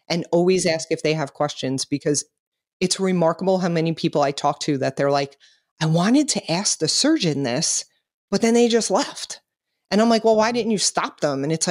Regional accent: Brooklyn, New York, United States; I am a talker. I grew up in Brooklyn.

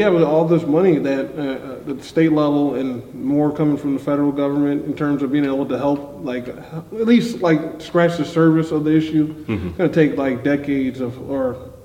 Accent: West Bloomfield, Michigan, United States; also born or lived in Detroit; So I was born in Detroit. Mom and dad went to school in Detroit. Born and raised. Still family in Detroit, but grew up in the outskirts. But always, you know, West Bloomfield, which is like 20-25 minutes outside of Detroit.

